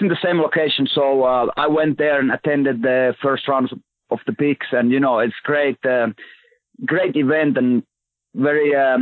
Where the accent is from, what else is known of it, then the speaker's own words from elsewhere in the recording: Äänekoski, Central Finland, Finland; English is a second language; Yeah, so grew up in Finland in the central Finland region, a town of Äänekoski, pretty small place